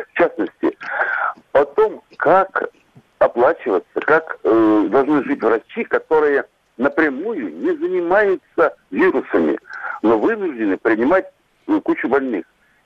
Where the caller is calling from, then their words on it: Moscow Oblast, Russia; я из Подмосковья.